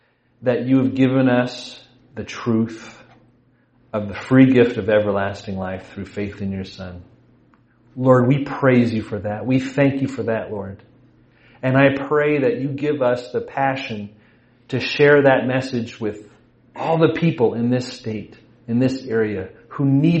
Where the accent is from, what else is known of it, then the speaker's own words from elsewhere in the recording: Canada; now in United States; I'm from Canada, but I live in North Texas.